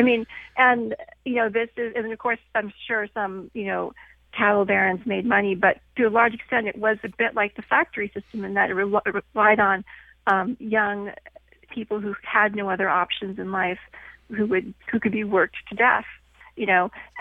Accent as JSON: {"language": "English", "region": "Pacific Northwest", "country": "United States", "tie": "born or raised there", "also_born_or_lived": "Cleveland, United States", "said": "I grew up here actually in the Pacific Northwest. My family left Cleveland when I was a preschooler."}